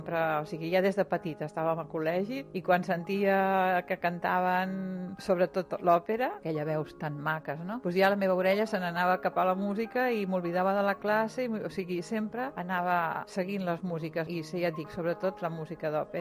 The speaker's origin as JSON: {"language": "Catalan", "town": "Barcelona", "region": "Catalonia", "country": "Spain", "said": "Jo sóc de Barcelona … tinc 62 anys, sóc música, pianista i musicoterapeuta."}